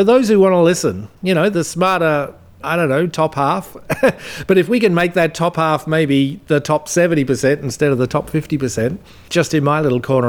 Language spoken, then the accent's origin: English; Australia; I'm an Australian boy